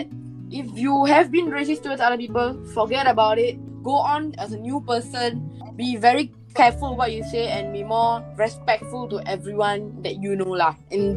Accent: India; accent: Indian; up a fake accent just to get away from people who are going to be attacking me just for speaking my Indian accent.

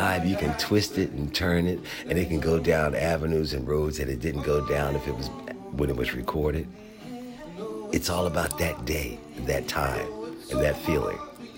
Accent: Philadelphia, Pennsylvania, United States; Now, I grew up in Philadelphia. There's great venues in that city, too.

